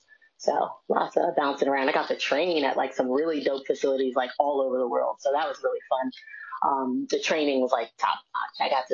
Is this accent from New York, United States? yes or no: no; Washington, District of Columbia, United States; I'm from Washington, D.C. And a lot of times, like in these urban areas, there's this pressure that's placed on a lot of the women in the family